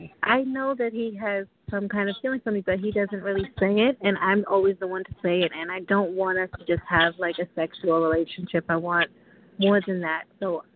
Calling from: Long Island, New York, United States; I'm calling from Long Island.

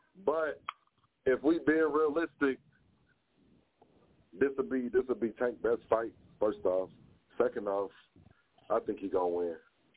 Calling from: Minneapolis, Minnesota, United States; I'm calling from North Minneapolis, Minnesota, man.

